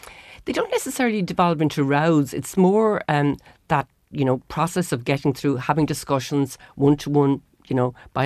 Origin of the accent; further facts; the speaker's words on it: Wexford, Leinster, Ireland; now in Dublin, Ireland; I grew up in Wexford town.